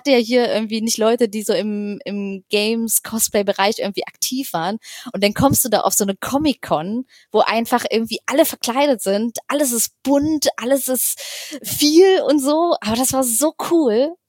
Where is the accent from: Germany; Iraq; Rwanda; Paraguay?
Germany; Magdeburg, Saxony-Anhalt; also born or lived in Berlin; ich komme aus Magdeburg, Berlin geboren, Magdeburg groß geworden, Magdeburg ist halt echt nicht groß so.